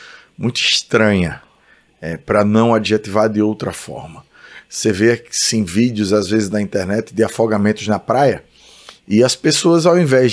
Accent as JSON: {"language": "Portuguese", "town": "Maceió", "region": "Alagoas", "country": "Brazil", "said": "em Maceió, na minha terra"}